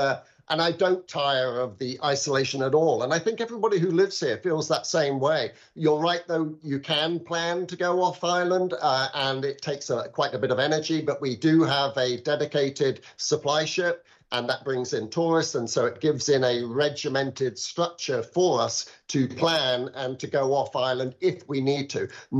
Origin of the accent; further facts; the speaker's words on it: Yorkshire and the Humber, United Kingdom; I am from Yorkshire originally.